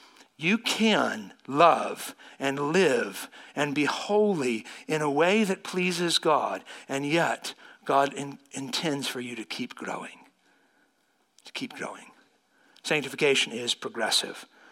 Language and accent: English; Circleville, Ohio, United States; getting in a debate with a street preacher at a festival in my hometown of Circleville, Ohio